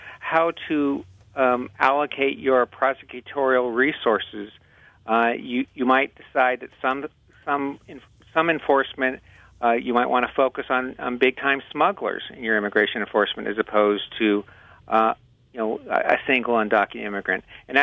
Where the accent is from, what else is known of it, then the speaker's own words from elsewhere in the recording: California, United States; And in the past, my home state, California, decided in the 1990s to try to get involved in immigration.